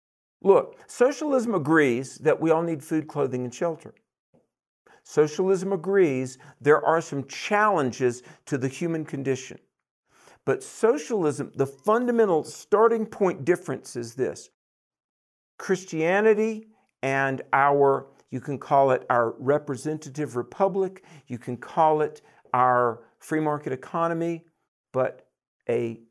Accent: North Carolina, United States; even in my home state of North Carolina, down in a place called Cumberland County

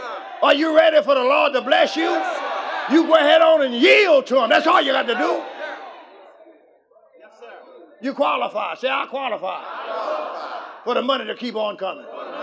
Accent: Louisiana, United States; I'm from Louisiana

